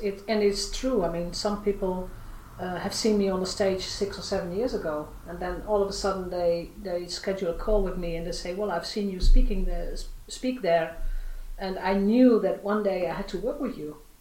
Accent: Netherlands; English is a second language; I grew up in the Netherlands. We are an international country. So I speak 4 or 5 languages if I have to. I'm not going to do that, but I can understand Spanish, French, and German.

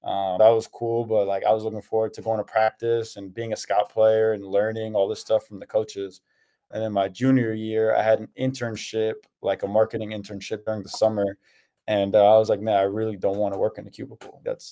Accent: Houston, Texas, United States; So I grew up in Houston, loved basketball, played high school, AAU.

